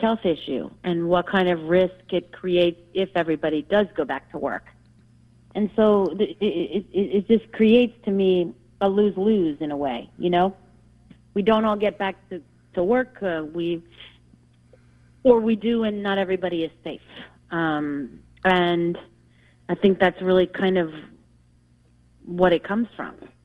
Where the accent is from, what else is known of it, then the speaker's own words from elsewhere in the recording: Manhattan, New York, United States; I grew up in Manhattan, so, you know, when I read an article about a place like Delmonico's or somewhere I've gone my whole life